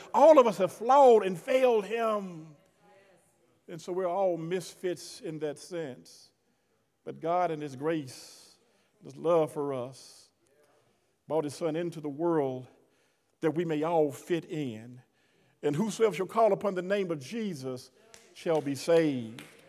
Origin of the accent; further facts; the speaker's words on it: the South, United States; I'm from the South. I'm not ashamed of the chitlins.